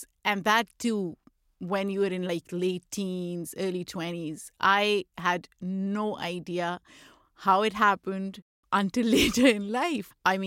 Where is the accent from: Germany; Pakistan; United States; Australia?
Pakistan; I grew up in Pakistan, Shah Jahan.